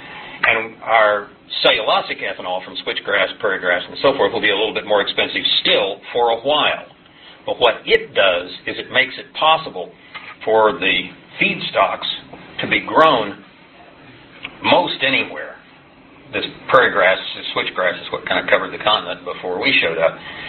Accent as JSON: {"language": "English", "region": "Oklahoma", "country": "United States", "said": "just the way a hillbilly in my home state of Oklahoma might have used corn stalks and corn stover to burn underneath his still"}